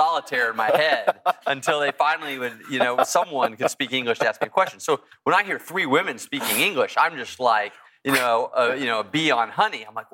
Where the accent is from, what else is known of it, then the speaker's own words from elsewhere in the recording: Texas, United States; I grew up in Texas, had ridden horses before.